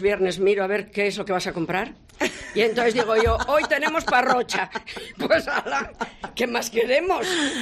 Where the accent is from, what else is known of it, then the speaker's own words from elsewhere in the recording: Asturias, Spain; que se vea cómo somos los asturianos